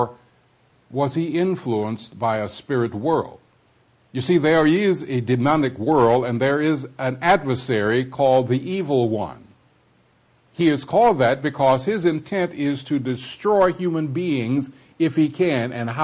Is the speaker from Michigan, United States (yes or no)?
yes; Detroit, Michigan, United States; I've had an opportunity to drive through my hometown, I shall call it, Detroit, Michigan